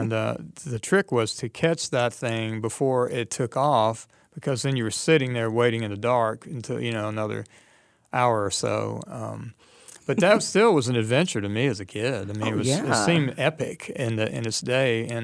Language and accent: English; Jackson, Mississippi, United States; also born or lived in Canton; I was born in Canton, and then we moved to Jackson.